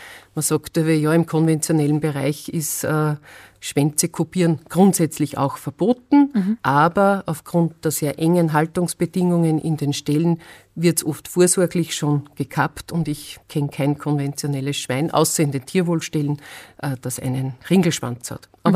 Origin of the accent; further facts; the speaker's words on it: Austria; Das ist ein sehr geringer Prozentsatz bei uns in Österreich.